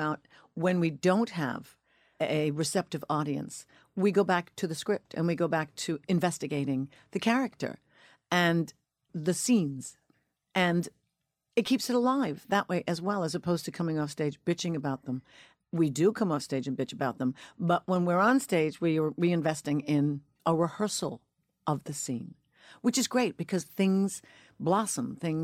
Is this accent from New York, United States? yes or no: yes; Northport, New York, United States; I'm from Northport, Long Island. I am.